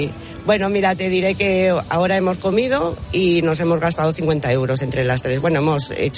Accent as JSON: {"language": "Spanish", "town": "Barcelona", "region": "Catalonia", "country": "Spain", "said": "De Barcelona."}